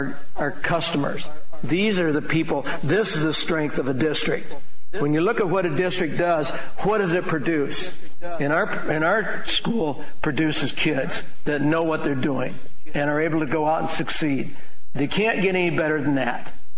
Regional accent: Webster City, Iowa, United States; In my hometown, we have a medical doctor. My hometown is Webster City.

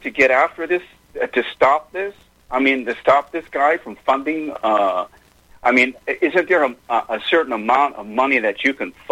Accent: California, United States; now in Stockton, United States; and I'm from the Bay Area, and I live in Stockton now.

